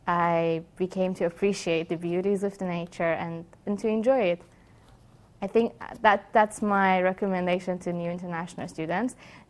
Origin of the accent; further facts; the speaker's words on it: Iran; I'm from Iran